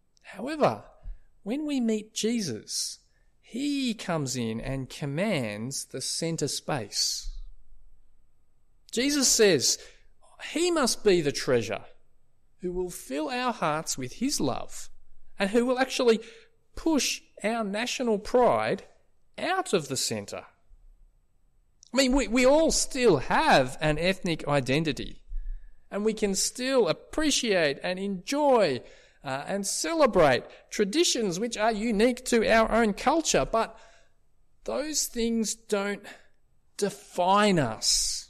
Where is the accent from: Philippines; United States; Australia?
Australia; I mean, for me, I'm an Aussie.